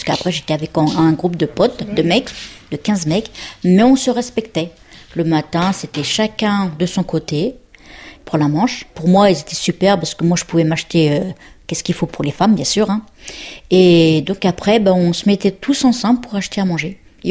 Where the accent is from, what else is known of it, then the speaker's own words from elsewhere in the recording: Suresnes, Île-de-France, France; born there; 44, et je suis née à Suresnes. Donc, de Suresnes, j'étais à Chelles, dans le 77. De Chelles, j'étais à Orléans. D'Orléans, je me suis retrouvée en Bretagne. De Bretagne, à Cannes. Après Nice, Marseille, je suis retrouvée à Cannes.